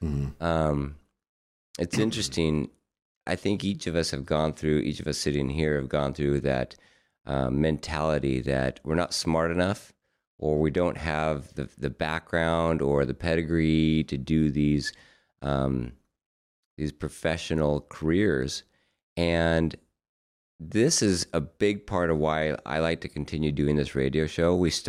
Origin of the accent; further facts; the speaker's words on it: Sandpoint, Idaho, United States; So I'm from Sandpoint, Idaho, and I was raised there.